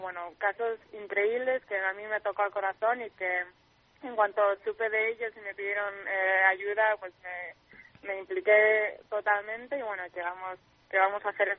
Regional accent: Spain; cada vez somos más españolas

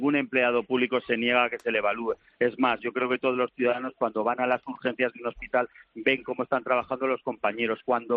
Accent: Spain; como muchos españoles

